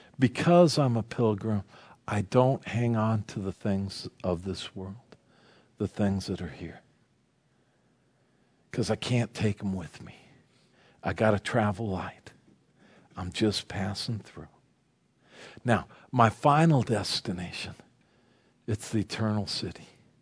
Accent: Hemet, California, United States; You know, when we came out here, we came from Southern California. We came from Hemet, California.

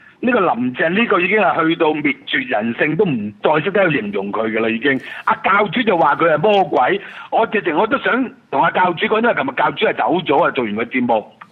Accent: Hong Kong; 其實我哋香港人仲可以再做多一樣嘢嘅

